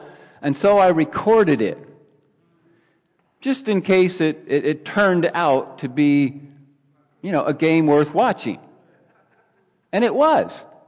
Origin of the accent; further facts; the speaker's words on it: Cincinnati, Ohio, United States; And so, because I grew up in Cincinnati, Ohio, I also cheer for the Cincinnati Reds baseball team, Cincinnati Bengals football team.